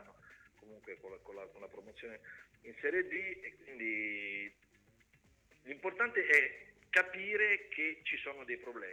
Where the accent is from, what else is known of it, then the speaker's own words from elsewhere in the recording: Ancona, Marche, Italy; now in Milan, Italy; Io ogni tanto incontro qua a Milano dei personaggi del calcio che quando sanno che sono di Ancona